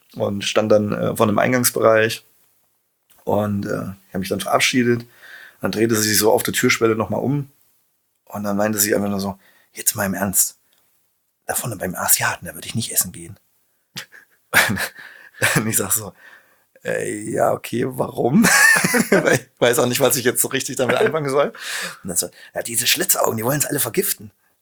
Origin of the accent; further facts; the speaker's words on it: Schmalkalden, Thuringia, Germany; born there; aber ich bin Ossi und bin in Schmalkalden geboren.